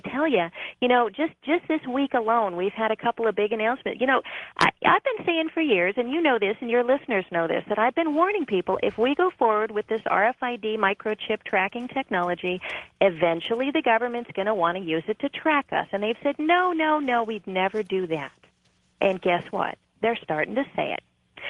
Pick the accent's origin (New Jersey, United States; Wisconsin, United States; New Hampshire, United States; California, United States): New Hampshire, United States; Dozens more, including my home state here of New Hampshire, already have bills in the works